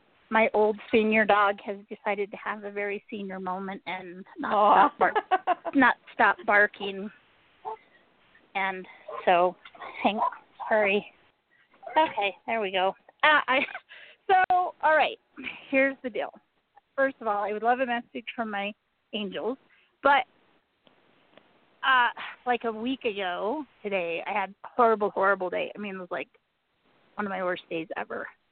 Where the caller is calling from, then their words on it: Utah, United States; calling from Utah.